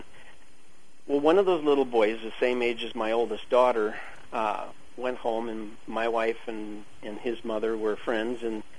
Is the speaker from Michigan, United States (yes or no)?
yes; Michigan, United States; I grew up in Michigan, just north of Detroit.